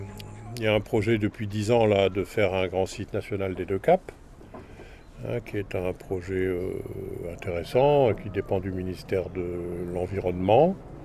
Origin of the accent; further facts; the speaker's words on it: Audinghen, Hauts-de-France, France; moi je suis né à Audingan. J'y ai travaillé toute ma vie. Et c'est là que je vais mourir et c'est là que je serai enterré.